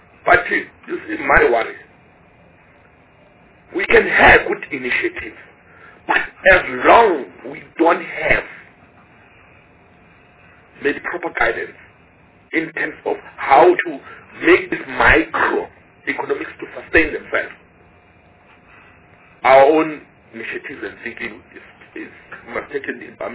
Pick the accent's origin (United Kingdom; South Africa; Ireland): South Africa; Mpumalanga; I'm from Mpumalanga province.